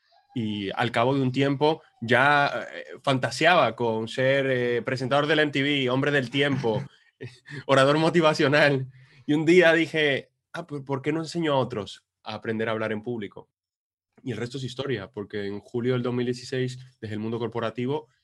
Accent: Dominican Republic; moved away as an adult; now in Spain; Yo llegué a España, yo soy dominicano, llegué a España porque mi sueño era montar una aerolínea.

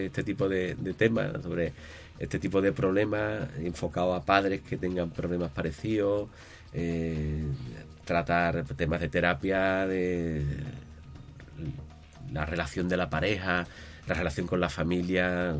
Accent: Puerto Real, Andalusia, Spain; de aquí de mi pueblo, de Puerto Real

